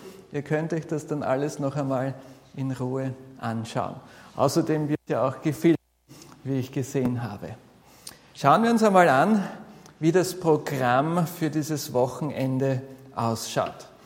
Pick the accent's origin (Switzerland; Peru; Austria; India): Austria; Vienna; Ja, ich bin in Wien groß geworden, habe dann Theologie studiert.